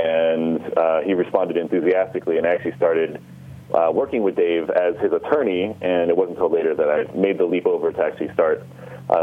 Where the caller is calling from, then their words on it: El Paso, Texas, United States; So I'm actually calling from El Paso because I just wrapped up at South by Southwest